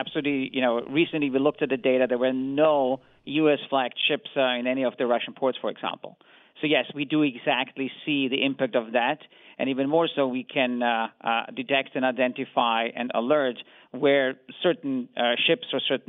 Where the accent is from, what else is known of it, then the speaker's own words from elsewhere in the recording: Vienna, Austria; I come from Vienna, so just as in the Cold War, you had to listen for footsteps around the corners of the hard streets of Vienna